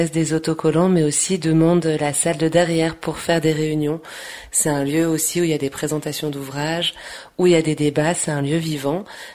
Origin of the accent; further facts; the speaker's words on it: Lyon, Auvergne-Rhône-Alpes, France; Pour le coup, je viens de Lyon.